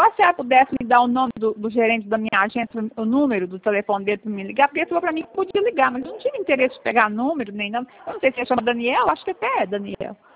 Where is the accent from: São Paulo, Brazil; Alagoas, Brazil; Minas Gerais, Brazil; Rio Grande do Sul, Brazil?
Minas Gerais, Brazil; Serra do Salitre; eu sou da Serra do Salitre, uma cidadezinha no interior de Minas.